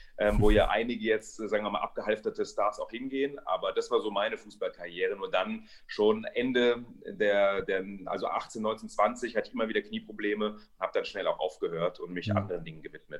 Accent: Frankfurt, Hesse, Germany; now in Munich, Germany; Frankfurt ist Heimat. Frankfurt kenne ich alles und jeden

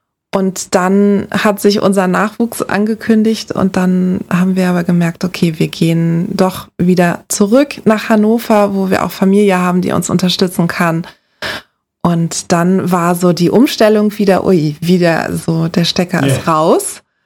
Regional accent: Lagos, Nigeria; Ich bin in Nigeria in der Hauptstadt Lagos aufgewachsen. Das ist ein Moloch. Ich kenne das nur so.

